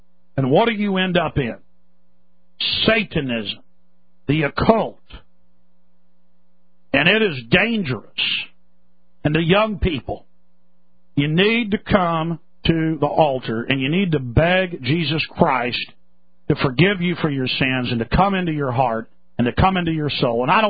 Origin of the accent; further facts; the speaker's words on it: Rockwall, Texas, United States; My friends, I grew up in Rockwall, Texas. Very wealthy suburb of Dallas. I was a poor boy.